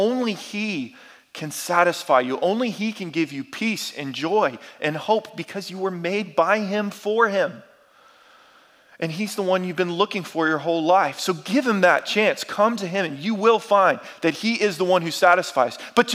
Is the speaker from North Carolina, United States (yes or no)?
yes; Durham, North Carolina, United States; I grew up in Durham. I've spent most of my life here in the Triangle, in Durham, Orange, Harnett, Wake counties